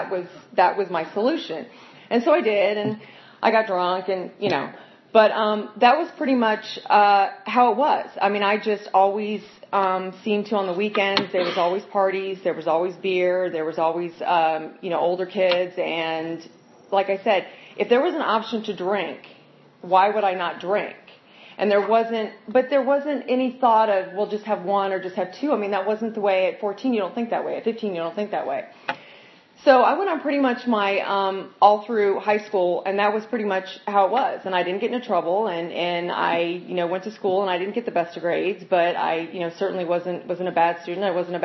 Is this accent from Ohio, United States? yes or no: no; Virginia, United States; I grew up in Northern Virginia, and same thing. My parents will be married 55 years come this July.